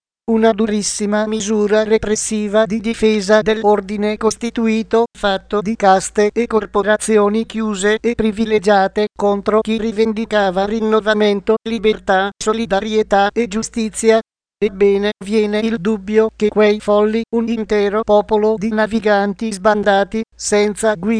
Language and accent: Italian; Apulia, Italy; il Gargano, la mia terra d'origine popolata non di grandi speculatori finanziari ed evasori fiscali, ma in massima parte di gente comune che vive di agricoltura, pesca, artigianato